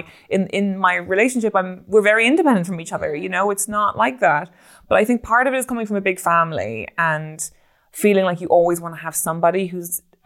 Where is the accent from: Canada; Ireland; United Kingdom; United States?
Ireland; And as an Irish woman, it's a really confusing thing